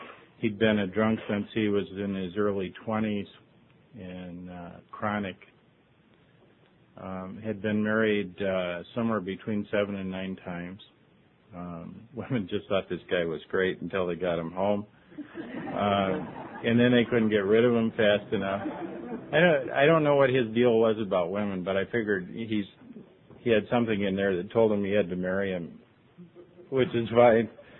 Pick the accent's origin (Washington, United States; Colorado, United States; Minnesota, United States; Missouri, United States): Colorado, United States; Littleton; Yeah, I am from Littleton, Colorado.